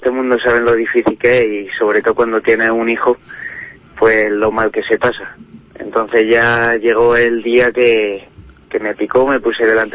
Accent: Vilches, Andalusia, Spain; De Vilches.

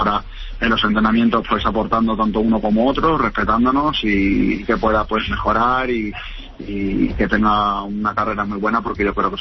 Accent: Málaga, Andalusia, Spain; moved away as an adult; also born or lived in Russia / Zaragoza / Vitoria; now in Fuenlabrada, Spain; en estos últimos años salí de Málaga para ir a Rusia y a partir de ahí, pues bueno, no, he ido a Zaragoza, a Vitoria y ahora pues aquí a Fuenlabrada.

